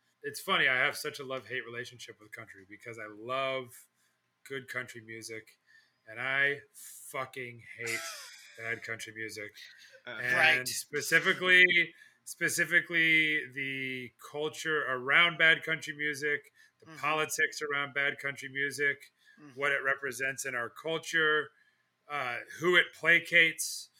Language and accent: English; Missouri, United States; Well, you know, growing up in the Ozarks, I think so much of your tie to music is music can like tie you to a time and place, I find.